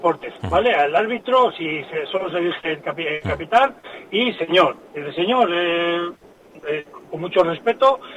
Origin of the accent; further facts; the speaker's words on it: Santoña, Cantabria, Spain; yo soy de Santoña, pero sí, sí.